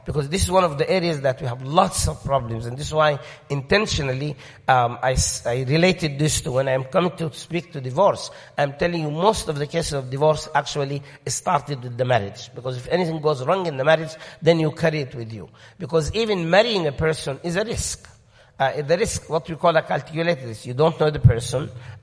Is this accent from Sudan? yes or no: yes; Sudan; I come from the Sudan. I don't think my children are Sudanese.